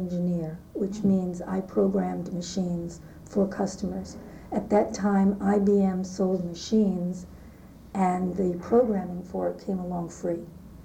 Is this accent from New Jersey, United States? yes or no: yes; Teaneck, New Jersey, United States; also born or lived in New York City, United States; I was born in 1944 in New York City. I'm one of those original New Yorkers. But in the early 1950s, we moved to New Jersey. So part of my education was in the New York City public school system. And part of it was in Teaneck, New Jersey